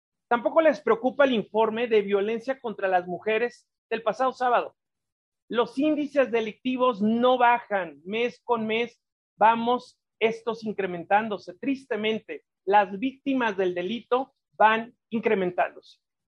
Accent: Michoacán, Mexico; la constante humillación al ejército en mi tierra, Michoacán

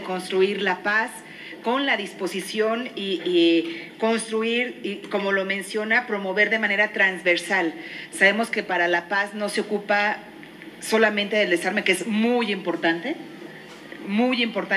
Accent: Guanajuato, Mexico; yo soy de Guanajuato

